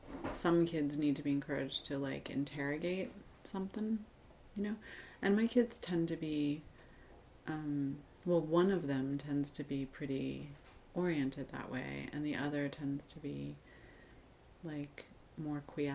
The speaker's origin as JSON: {"language": "English", "town": "New York City", "region": "New York", "country": "United States", "tie": "born or raised there", "said": "And, you know, growing up in New York City, like, it's funny, I think that probably many people would say something about, like, the cultural experiences available to you"}